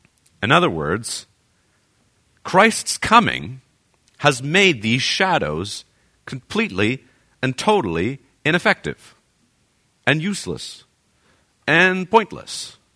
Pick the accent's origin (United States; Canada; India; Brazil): Canada; But you'd be like, no, thank you, because we're Canadian.